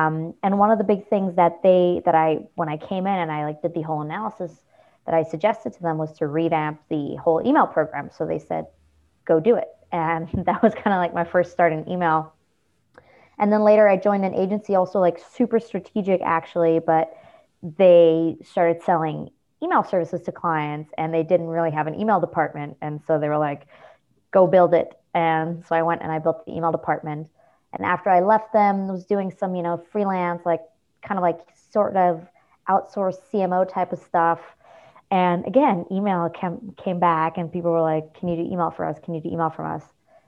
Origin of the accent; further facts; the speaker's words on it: Germany; English is a second language; moved away; Born and raised in Germany. That's why no one knows how to say my last name.